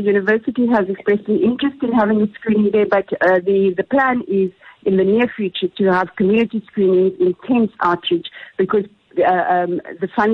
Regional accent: Western Cape, South Africa; I grew up in the Cape and I had a Khoi grandmother like that.

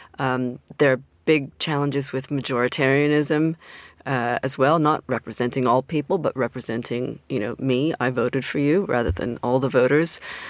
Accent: California, United States; now in United Kingdom; as a Californian that has a lot in common with the Swiss style ballot initiative.

